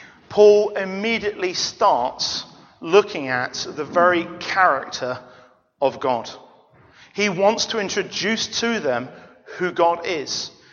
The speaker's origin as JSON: {"language": "English", "country": "India", "tie": "born or raised there", "lives_now": "London, United Kingdom", "said": "It's kind of interesting, growing up in India, where they all were, slowly bit by bit, they've all been entering this country."}